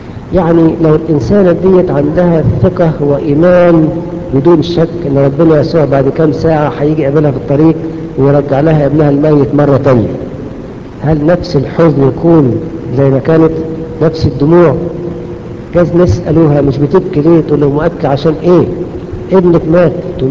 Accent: Egypt; داخل على الثانوية العامة اللي هي قبل الجامعة عندنا في مصر

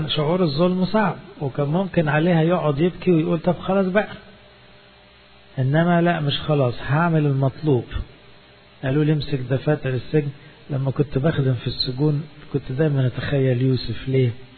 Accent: Upper Egypt, Egypt; انا صعيدي على فكرة

